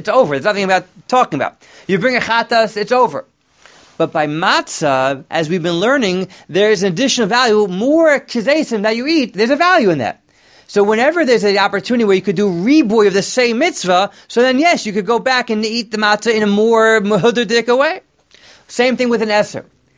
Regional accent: Teaneck, New Jersey, United States; Now, growing up in Teaneck, so there was a family around the corner

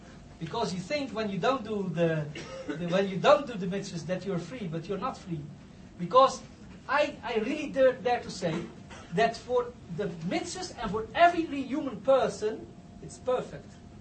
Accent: South Africa; We are from South Africa with somebody who also had a Christian background.

